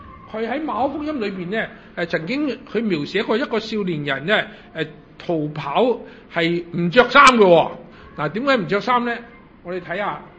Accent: China

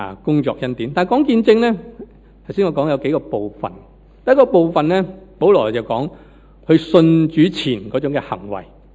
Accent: Hong Kong; born there; 我是在香港出世的，我自小在哪里长大，基督化的家庭，我爸爸妈妈信耶稣

